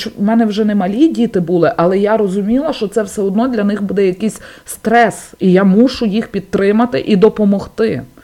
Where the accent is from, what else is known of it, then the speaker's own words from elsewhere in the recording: Lviv, Lviv Oblast, Ukraine; я сама родом зі Львова. Мої батьки, вся моя родина, бабуся з дідусем з Львівської області, мама зараз з татом, і вся родина живе у Львові.